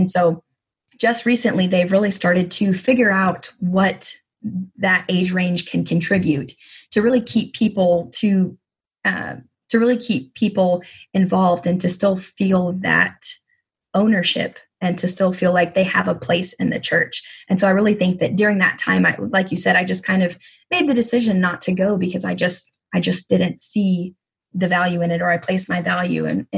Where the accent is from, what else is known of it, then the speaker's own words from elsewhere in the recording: Oklahoma, United States; And even though I grew up in Oklahoma, which is a very conservative area, when I was at school, there were a lot of people that church just wasn't on their radar.